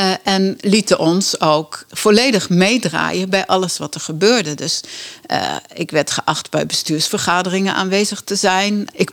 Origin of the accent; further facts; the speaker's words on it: Barneveld, Gelderland, Netherlands; Als katholiek en ook gewoon als geboorte katholiek, zal ik maar zeggen. Maar ik kom wel van de Veluwe, ik kom uit Barneveld.